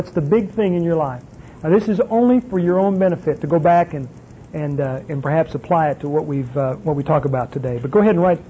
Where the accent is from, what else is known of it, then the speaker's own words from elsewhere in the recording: the North, United States; now in Texas, United States; But I'm not originally from Texas. I was born and reared, of course I don't ever admit this when I'm around Texans, but I was born and reared in the North. I'm a Yankee.